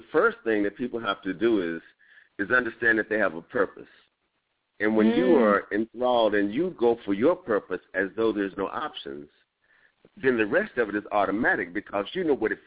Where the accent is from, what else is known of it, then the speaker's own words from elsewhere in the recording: Dallas, Texas, United States; most of the schools in Dallas, I'm originally from Dallas, most schools in Dallas had male principals.